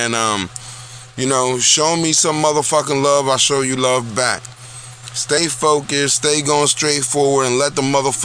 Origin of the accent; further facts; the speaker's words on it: Newark, New Jersey, United States; born there; I am from the hood. I was born in Newark, New Jersey. You know what I'm saying? I'm from down the way